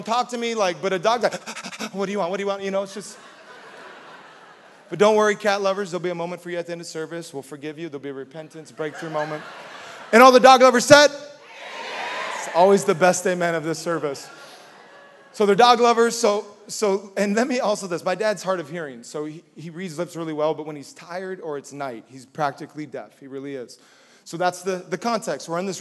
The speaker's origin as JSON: {"language": "English", "region": "Hawaii", "country": "United States", "tie": "born or raised there", "said": "Well, I grew up in Hawaii, so we didn't take road trips."}